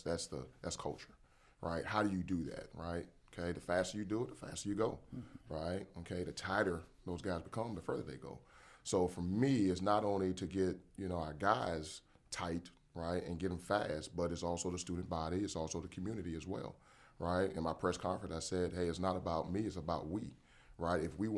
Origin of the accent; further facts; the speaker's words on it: South Carolina, United States; And I hate saying that because I'm from South Carolina.